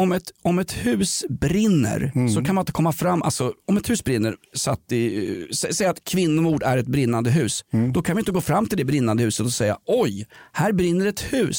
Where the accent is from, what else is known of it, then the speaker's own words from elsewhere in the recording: Sweden; och jag är uppväxt i Sverige på 1970-talet.